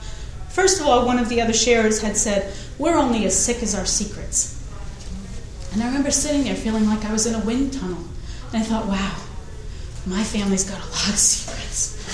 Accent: New England, United States; Now, I was in the Deep South, and I came from New England.

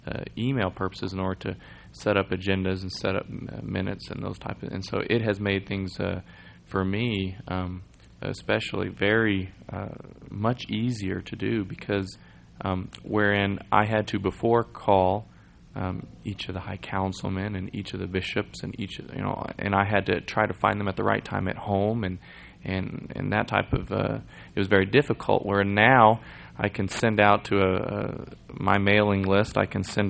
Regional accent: Texas, United States; I'm from Texas, so I can, I go with you there.

